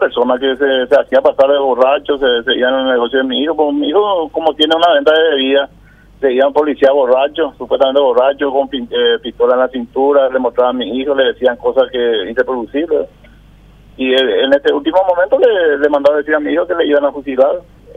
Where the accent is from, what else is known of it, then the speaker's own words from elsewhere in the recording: Ciudad del Este, Alto Paraná, Paraguay; yo soy parte de Ciudad del Este, pero me siento muy, muy solo acá.